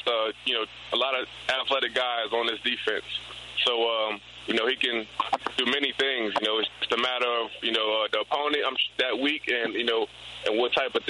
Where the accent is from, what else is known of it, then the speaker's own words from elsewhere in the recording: New Jersey, United States; being that we're both from Jersey and we both know of each other a little bit.